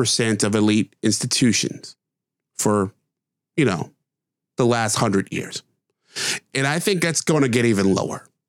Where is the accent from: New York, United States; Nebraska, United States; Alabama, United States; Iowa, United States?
New York, United States; and my home state, where I sit right now, New York.